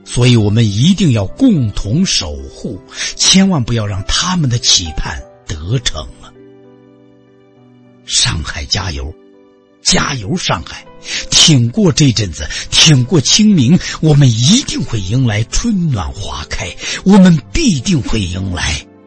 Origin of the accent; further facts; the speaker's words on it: China; 我们中国人就是这样，别看平时爱打嘴仗、爱发牢骚